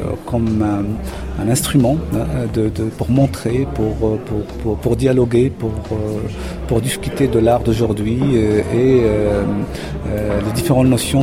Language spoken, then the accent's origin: French; Morocco; dans toute l'île, il n'y avait pas un autre Marocain.